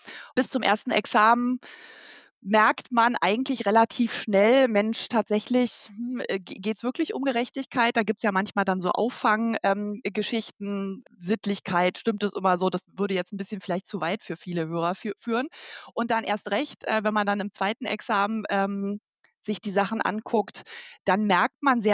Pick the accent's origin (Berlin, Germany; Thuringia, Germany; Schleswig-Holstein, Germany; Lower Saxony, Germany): Berlin, Germany; Also ich bin im Süden Berlins aufgewachsen. Das heißt, meine nördliche natürliche Grenze ist der Kudamm.